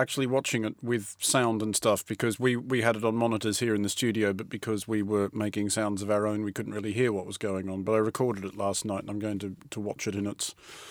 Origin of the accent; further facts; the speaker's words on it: Sydney, New South Wales, Australia; I was watching that in London, but watching my hometown's Olympics closing ceremony and just thinking... Billions of people around the world are watching my hometown